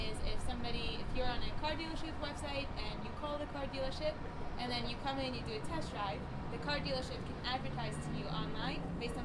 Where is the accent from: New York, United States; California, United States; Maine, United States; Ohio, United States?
New York, United States; now in Seattle, United States; New York.